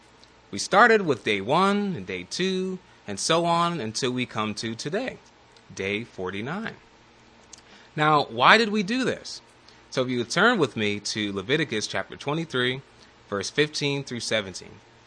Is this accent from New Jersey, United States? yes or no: yes; New Jersey, United States; Now, growing up in New Jersey, the most famous places to go for school trips were found in the closest major metropolitan area, Philadelphia.